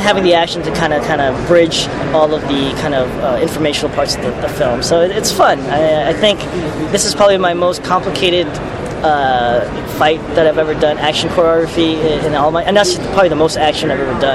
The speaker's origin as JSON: {"language": "English", "country": "Philippines", "said": "the Filipino martial arts, because I'm Filipino, and I try to put that in everything I do."}